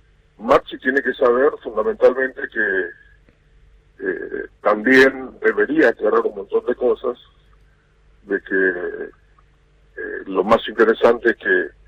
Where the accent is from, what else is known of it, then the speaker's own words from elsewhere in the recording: Paraguay; tengo una imagen muy positiva en mi país, y sin lugar a dudas me preocupo muchísimo también por la situación de mi país